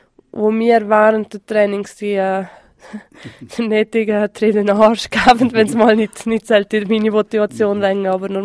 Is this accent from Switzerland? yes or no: yes; Valais, Switzerland; das Oberwallis ist meine Heimat